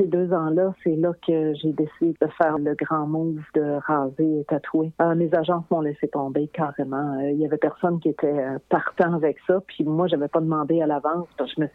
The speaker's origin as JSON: {"language": "French", "town": "Matane", "region": "Quebec", "country": "Canada", "said": "Tu sais, je venais de Matane."}